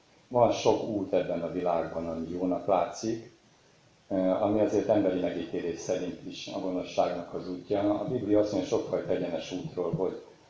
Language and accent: Hungarian; Galgamácsa, Pest, Hungary; Én konkrétan Galgamátláról jöttem, Aszód mellől, Budapest mellől egy 40 kilométerre